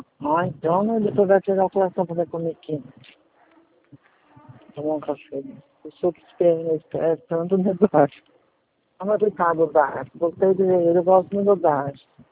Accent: Socorro, São Paulo, Brazil; Da cidade de Socorro.

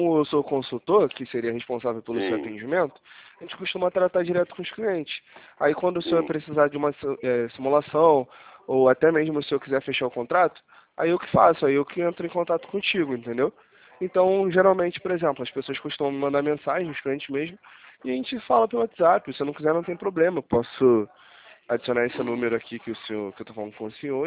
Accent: Rio de Janeiro, Brazil; É 021, tá? Eu sou do Rio de Janeiro.

